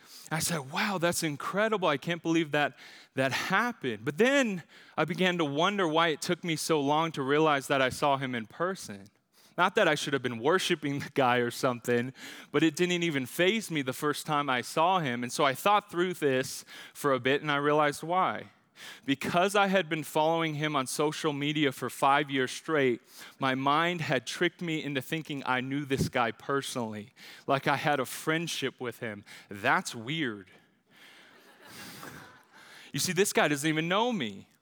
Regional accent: Albuquerque, New Mexico, United States; You know, I grew up right here in Albuquerque. I've spent most of my life here, born and raised here.

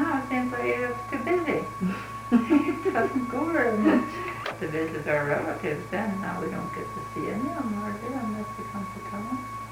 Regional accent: Breckenridge, Minnesota, United States; born there; I was born in near Breckenridge, Minnesota.

